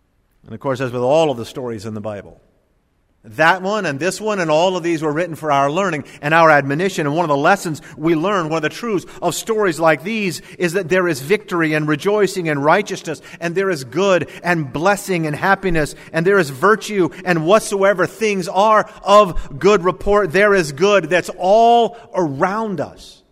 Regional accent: Indiantown, Florida, United States; Most of you know that all through high school, I grew up in Indiantown, Florida in the 1970s.

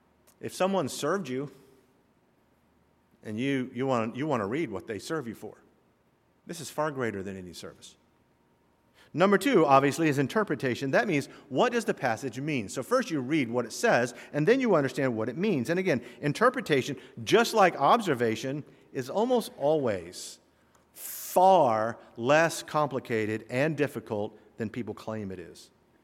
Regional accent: the South, United States; accent: southern; I don't know why I use a southern accent when I talk about someone like that. I grew up in the South.

